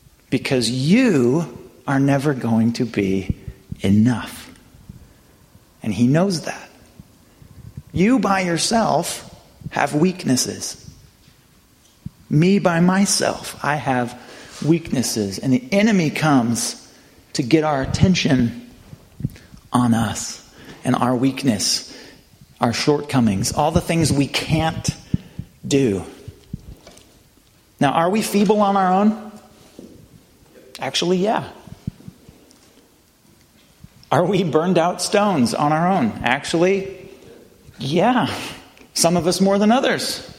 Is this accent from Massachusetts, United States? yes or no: no; Missoula, Montana, United States; Now, I came from Missoula, Montana. We had foxes around.